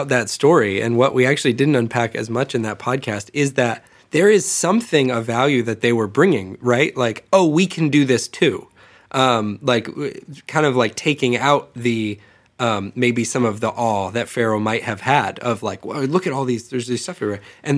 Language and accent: English; Florida, United States; I'm from the South. I'm from Florida. Gnats appear out of nowhere all the time.